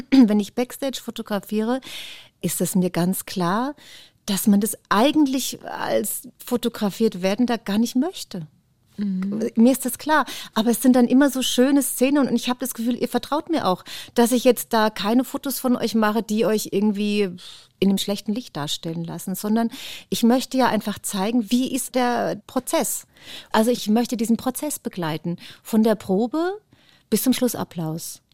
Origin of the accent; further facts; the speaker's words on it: Großheubach, Bavaria, Germany; Ich komme aus Groß Heubach.